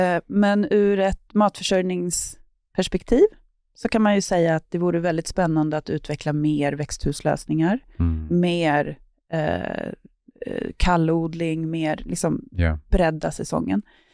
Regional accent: Stockholm County, Sweden; jag är uppvuxen på landet utanför Stockholm och hade en extremt vad säger man? Alltså det var en bondgård

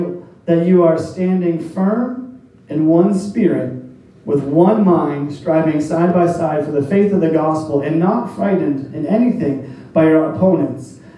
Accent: Canada; people would ask, oh, are you American? No, I'm not. How dare you? I'm Canadian.

